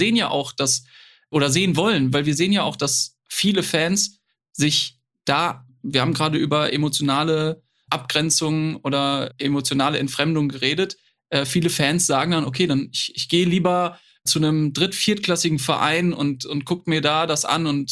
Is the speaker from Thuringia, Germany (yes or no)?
no; Dortmund, North Rhine-Westphalia, Germany; als Dortmunder